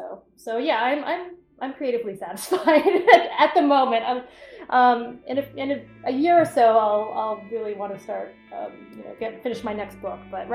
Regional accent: Massachusetts, United States; I'm from Cape Cod, I love to be on Cape Cod, I spend as much time as possible there

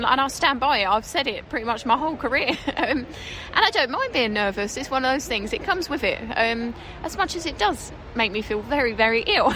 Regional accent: Cheshunt, East of England, United Kingdom; moved away as an adult; now in Manchester, United Kingdom; Obviously, I grew up in Hertfordshire, in Cheshunt, and I was there literally until I was 18. One thing led to another, and here I am now in Manchester.

